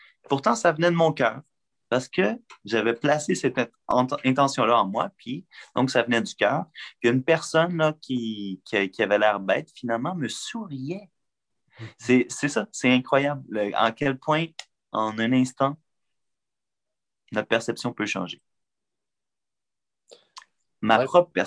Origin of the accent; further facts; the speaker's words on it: Montreal, Quebec, Canada; je savais, en tant que Montréalais, puis Montréalais d'origine depuis plusieurs générations